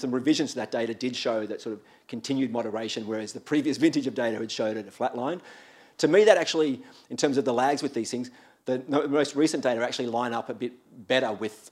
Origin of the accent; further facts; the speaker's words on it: Crookwell, New South Wales, Australia; I'm from Crookwell, so we can talk about sheep till the cows come home.